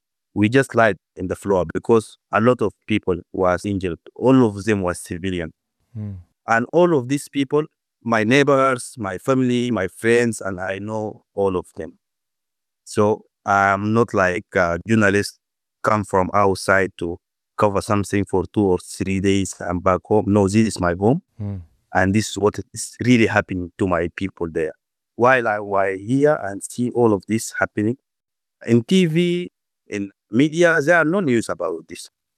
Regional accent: El Fasher, North Darfur, Sudan; English is a second language; I'm originally from El Fasher, North Darfur. I grew up there. I studied there. I studied university in the capital, in Khartoum. And after that, I back to my home, El Fasher.

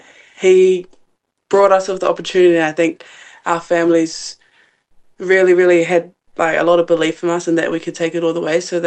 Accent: Wainuiomata, Wellington, New Zealand; moved away as an adult; now in Australia; I'm from Wellington. I grew up in Wainuiomata, so a small town over there.

